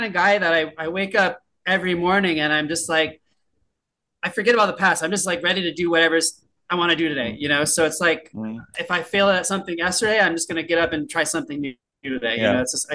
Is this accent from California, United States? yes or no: yes; San Diego, California, United States; And I'm from San Diego, California, which is a very nice place.